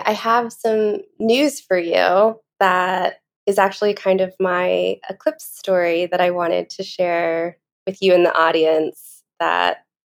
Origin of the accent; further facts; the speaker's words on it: Georgia, United States; also born or lived in Carolina; the last 2 years of high school, I lived in Georgia. So I said, hi … I'm from Georgia.